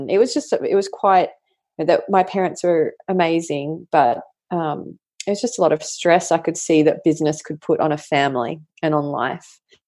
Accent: Queensland, Australia; also born or lived in Amsterdam, Netherlands; I was born in Amsterdam and raised in Queensland to some immigrant parents. My mother's Dutch, my father's Egyptian

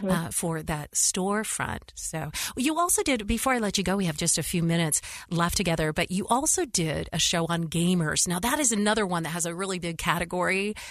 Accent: West Coast, United States; I'm from the West Coast.

